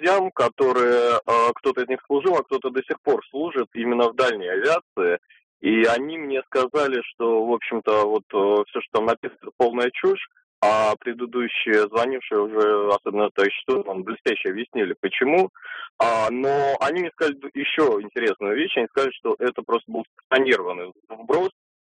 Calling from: Moscow, Russia; из Москвы.

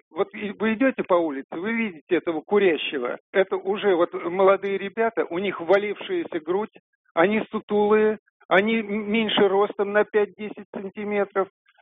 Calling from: Moscow, Russia; Я из Москвы

